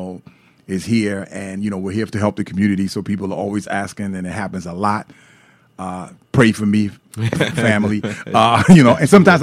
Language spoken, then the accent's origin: English; Brooklyn, New York, United States; You know, growing up in Brooklyn myself, you know, and then, you know, there wasn't no yes, ma'am, and yes, sir growing up in Brooklyn.